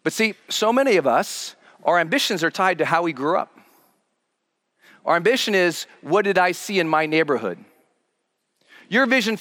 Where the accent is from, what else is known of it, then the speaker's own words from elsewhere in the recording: Montana, United States; I grew up in towns in Montana where there wasn't two sides of the track. Our towns were so poor, there wasn't a track.